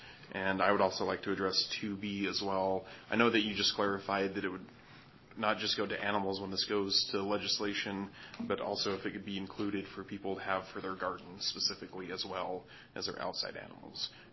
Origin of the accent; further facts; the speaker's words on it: Silver Springs, United States; I'm also from Silver Springs